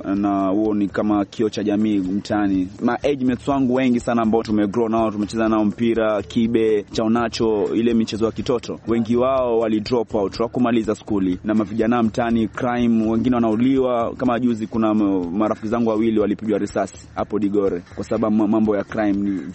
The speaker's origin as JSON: {"language": "Swahili", "town": "Kisauni", "region": "Mombasa County", "country": "Kenya", "said": "So issue na uhalifu mtaani penye ambao natoka Kisauni, unajua ndo the hotspot ya crime."}